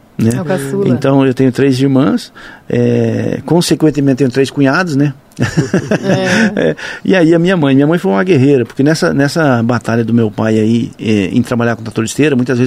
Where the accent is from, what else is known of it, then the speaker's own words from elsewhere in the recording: Toledo, Paraná, Brazil; born there; also born or lived in Acre / Lucas do Rio Verde / Sinop; Eu nasci em Toledo, no Paraná.